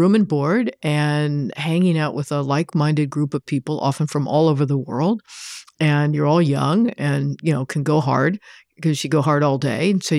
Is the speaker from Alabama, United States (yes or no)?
no; California, United States; I grew up in Sonoma County and had family relationships.